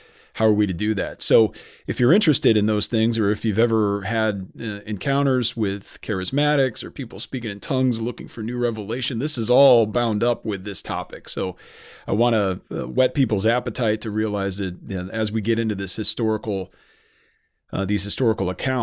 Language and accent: English; England, United Kingdom; now in United States; just as an Englishman and curious